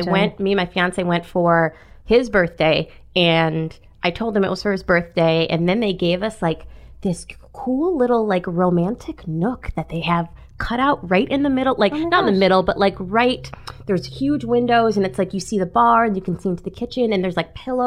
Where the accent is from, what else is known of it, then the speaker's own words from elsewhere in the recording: Pontiac, Michigan, United States; moved away as an adult; also born or lived in Lansing; I came here by way of Lansing, Michigan, but I'm originally from Pontiac, Michigan. I'm Michigan born and raised. So this is actually my first job out of state.